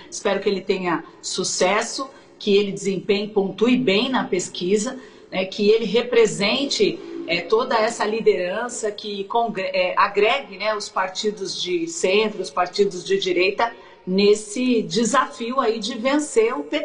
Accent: São Paulo, Brazil; É lógico que eu sou aqui do estado de São Paulo

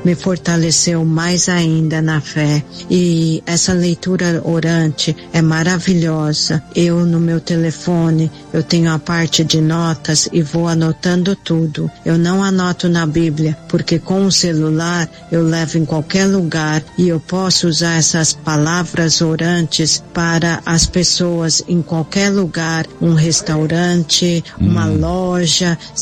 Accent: Florida, United States; sou da Flórida.

